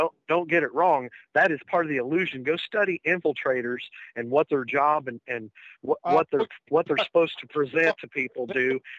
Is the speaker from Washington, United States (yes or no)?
no; Lee's Summit, Missouri, United States; I'm from Lee Summit, Missouri.